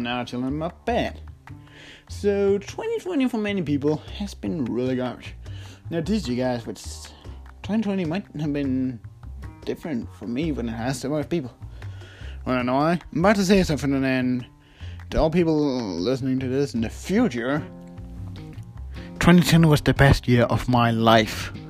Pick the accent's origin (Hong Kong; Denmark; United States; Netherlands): Denmark; accent: Danish; English is a second language; I live in Denmark. Here we use kilometers. Kilometers. But however you pronounce it, I'm pronouncing it with my accent, Danish.